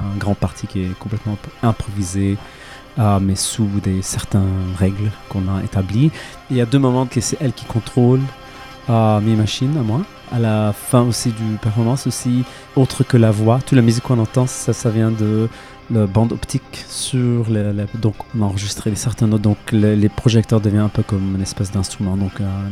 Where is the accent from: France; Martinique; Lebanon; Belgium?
Lebanon; Parce que pour nous en tant que Libanais, on n'a pas le droit d'aller là-bas.